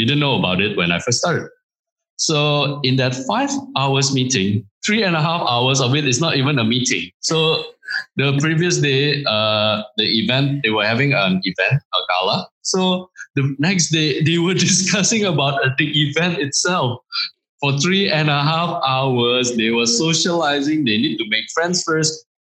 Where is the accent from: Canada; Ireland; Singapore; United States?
Singapore; most of my life, I grew up in Singapore, a developed country with a melting pot of cultures